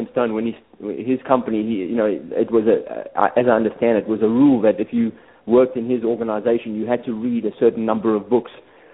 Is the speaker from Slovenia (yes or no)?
no; South Africa; I was a young man growing up in South Africa